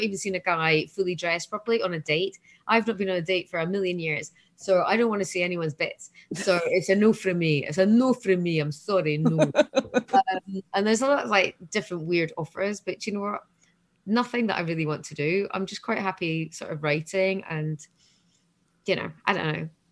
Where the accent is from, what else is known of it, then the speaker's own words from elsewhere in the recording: Scotland, United Kingdom; And I'm Scottish. I'm hard as.